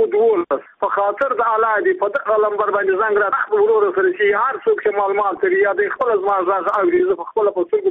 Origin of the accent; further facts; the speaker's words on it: Badghis, Afghanistan; زه په خپله د بادغیس ولایت یم، د مقرد ولسوالۍ یم، د همدې د کلي یم.